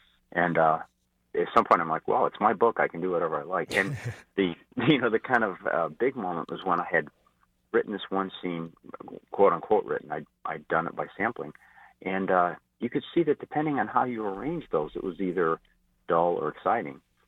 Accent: Chicago, Illinois, United States; in the Catholic purgatory that I grew up in Chicago, that was kind of like the DMV.

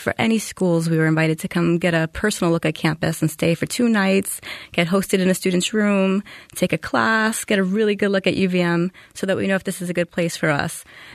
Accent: Bronx, New York, United States; I'm coming from the Bronx, New York, where people are friendly if they know you or if they're family, but not strangers on the street.

